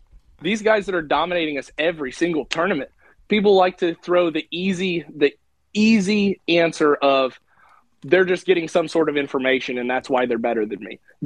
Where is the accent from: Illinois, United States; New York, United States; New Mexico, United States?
Illinois, United States; Which, you know, growing up in Illinois and not fishing tournaments from the age of four, I was behind the eight ball really bad in terms of catching up to everybody tournament fishing wise.